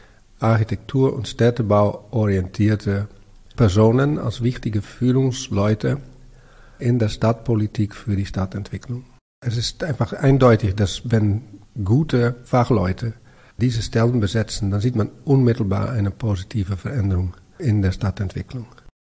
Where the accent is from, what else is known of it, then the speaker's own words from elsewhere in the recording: Amsterdam, North Holland, Netherlands; Ja, dann denke ich an meine Jugend in Amsterdam im Zentrum.